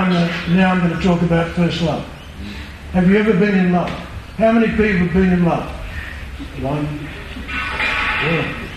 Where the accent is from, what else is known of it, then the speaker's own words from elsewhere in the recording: Darwin, Northern Territory, Australia; I went to school in Darwin. I grew up in Darwin straight after the Second World War. Pretty rough place.